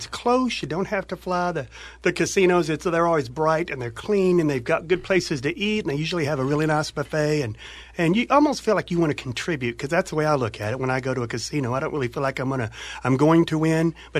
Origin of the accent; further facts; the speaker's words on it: Bentonville, Arkansas, United States; born there; I was born in Bentonville, Arkansas, mm-hmm. and lived there just for a short time. My family's dairy farmers out there.